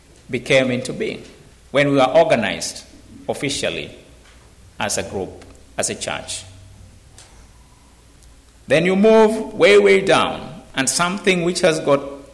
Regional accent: Kenya; just next to my home country, Kenya.

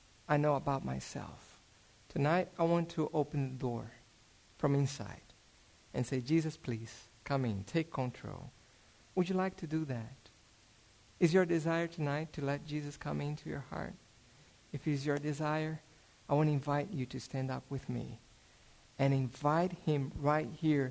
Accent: Brazil; English is a second language; moved away as an adult; When I came from Brazil and I start working here, I start working in construction.

